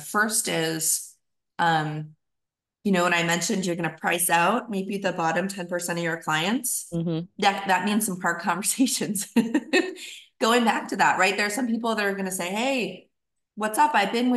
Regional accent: Dublin, California, United States; I'm from the Bay. I'm from the East Bay. I grew up in East Bay. I grew up in Dublin, California.

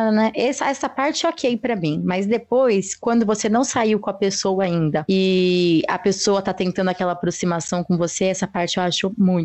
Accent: São Paulo, Brazil; Sou da Vila Formosa, mas eu gosto de falar que eu sou do Anália Franco, né?

